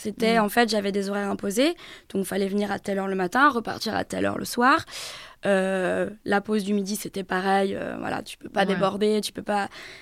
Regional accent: Brittany, France; Notamment pouvoir rentrer des fois en week-end chez moi en Bretagne.

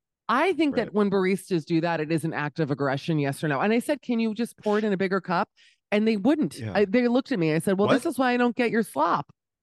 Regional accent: United States; So let me also add, I'm still American. I don't care what they say. I'm an American.

